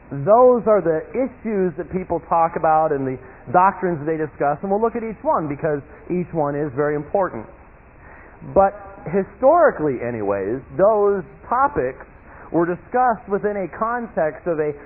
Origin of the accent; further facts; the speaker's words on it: United States; because I'm an American and I've got the Bill of Rights.